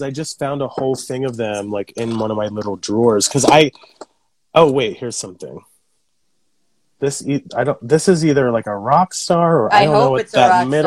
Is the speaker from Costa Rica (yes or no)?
yes; Costa Rica; We were supposed to go to my home country, and then I'm... Costa Rica